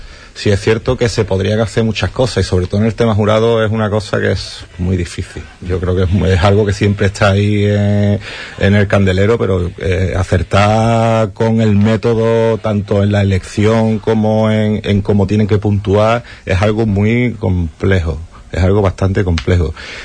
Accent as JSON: {"language": "Spanish", "town": "Punta Umbría", "region": "Andalusia", "country": "Spain", "tie": "born or raised there", "said": "tanto en Huelva como yo en Punta Umbría, de donde soy, ¿no? Donde he estado siempre."}